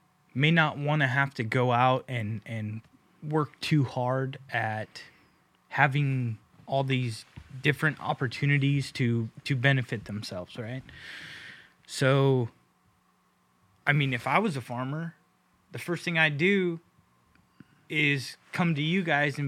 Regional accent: Orangevale, California, United States; So I grew up in Orangevale, California, which is basically a suburb of Sacramento. It's just across the river from Folsom, California.

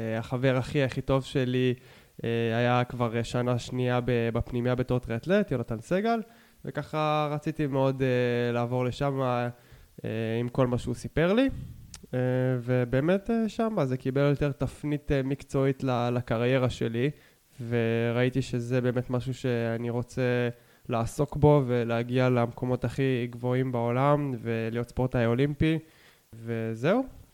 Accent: Zikhron Ya'akov, Haifa District, Israel; נולדתי בחיפה. בגיל 4 עברנו לזיכון יעקב, שם בעצם התגוררתי עד לפני חצי שנה.

